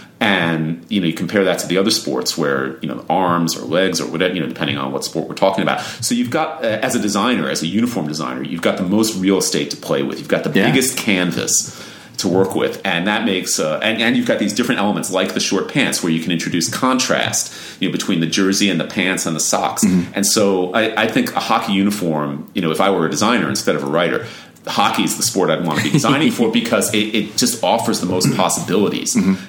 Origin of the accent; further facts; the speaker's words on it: Long Island, New York, United States; Even though I grew up on Long Island, I was already a Rangers fan like a year before the Islanders existed.